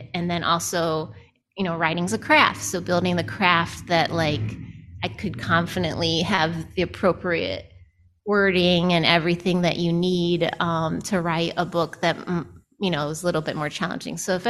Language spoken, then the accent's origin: English; Ohio, United States; and I'm from Northern Ohio, so similar, like we're, you know, last stop before Canada kind of situation.